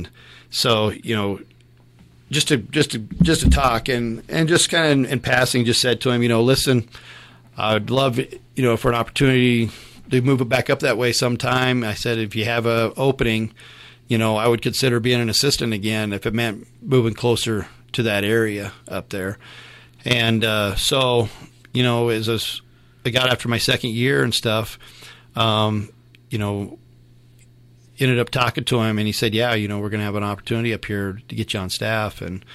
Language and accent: English; Riverton, United States; You know, I'd gone back to my hometown, Riverton, thought maybe that might be it.